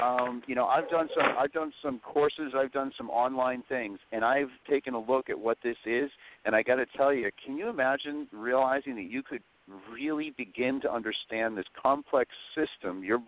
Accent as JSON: {"language": "English", "country": "Ireland", "said": "I felt like I was sweating Guinness as an Irishman."}